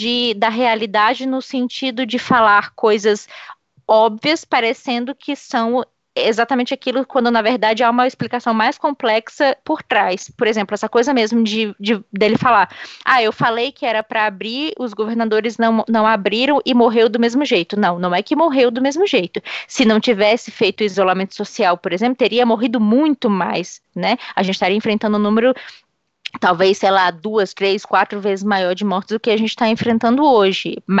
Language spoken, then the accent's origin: Portuguese; Brazil; E nós somos, nós brasileiros, nós somos bastante paternalistas nesse sentido